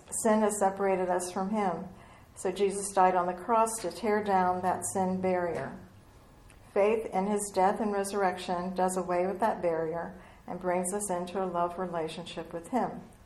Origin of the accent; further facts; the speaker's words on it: Baltimore, Maryland, United States; born there; And so I was born in 1950 in Baltimore, Maryland, which means I will have my 70th birthday this summer.